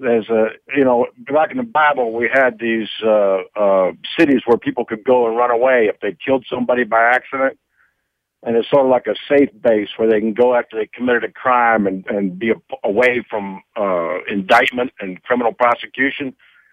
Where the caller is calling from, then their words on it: Atlanta, Georgia, United States; I live in the New Jerusalem, Atlanta, Georgia.